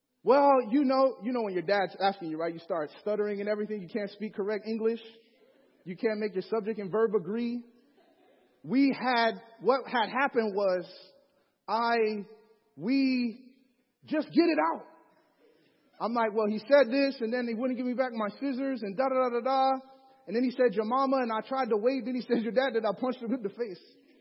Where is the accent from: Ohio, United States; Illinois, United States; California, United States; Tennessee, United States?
Illinois, United States; Chicago; born or raised there